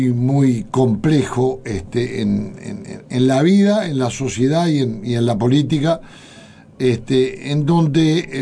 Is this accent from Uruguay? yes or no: yes; Paysandú, Uruguay; Yo salí de Paysandú pobre políticamente